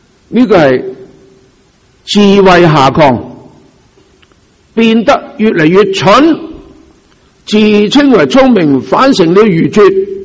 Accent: China; 所以我哋中国有个天坛㗎嘛，我哋中国人天有眼㗎嘛

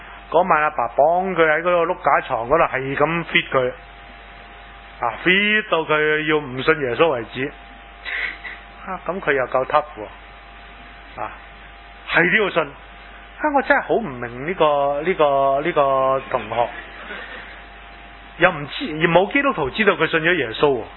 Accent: China; 我哋中国人拜耶稣，西人系拜观音，唔系唔系。我哋中国人咧又拜观音，西人系拜耶稣

